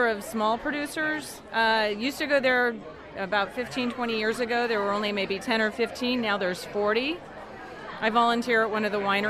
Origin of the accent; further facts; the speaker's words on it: California, United States; I'm from the San Francisco East Bay.